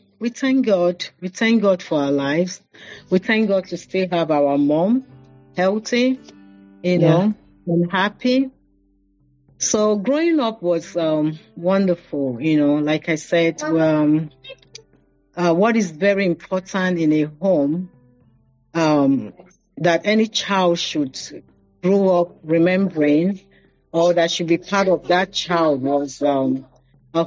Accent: Lagos, Nigeria; So we were born and raised in Lagos. And everything I really did, you know, until I had to travel out was in Lagos, until I had to go for my service outside Lagos.

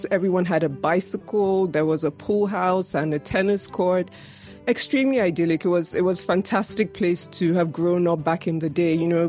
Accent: Lagos, Nigeria; So I'm from the eastern part of Nigeria, but I was born and raised in Lagos, which is in the West for people who don't know Nigeria.

